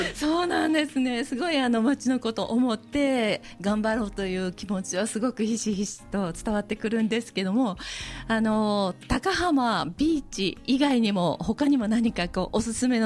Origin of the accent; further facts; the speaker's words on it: Osaka, Japan; はい、実はね、私大阪出身で